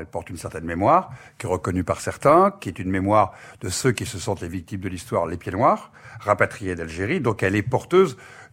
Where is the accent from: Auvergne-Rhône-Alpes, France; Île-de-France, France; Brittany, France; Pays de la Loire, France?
Brittany, France; moi, je suis un petit breton, je suis loin de tout ça, mes parents n'ont pas été aux colonies